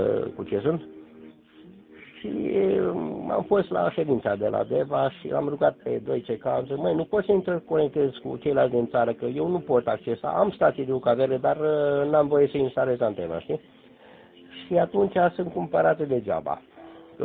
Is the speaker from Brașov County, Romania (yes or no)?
no; Gura Humorului, Suceava County, Romania; born there; eu nu sunt oltean. Sunt din partea Austro-Ungariei, cum ar veni așa, sunt născut la orașul Gura Humorului, lângă Batra Dornei.